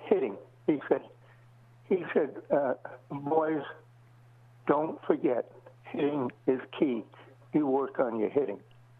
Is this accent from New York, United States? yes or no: yes; Brooklyn, New York, United States; Before that, I come from Brooklyn.